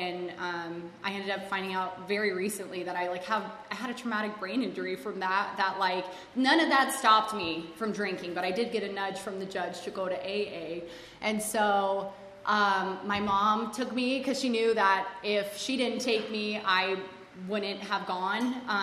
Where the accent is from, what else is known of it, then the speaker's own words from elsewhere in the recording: Palmdale, California, United States; I am from here. I'm from Palmdale, California, and I grew up in a wonderful home.